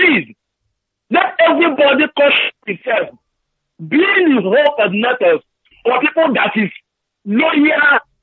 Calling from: Madrid, Community of Madrid, Spain; I'm calling from Madrid.

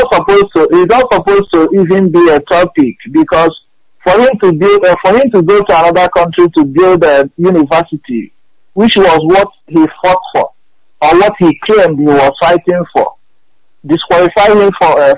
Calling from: Sweden; I'm calling from Sweden.

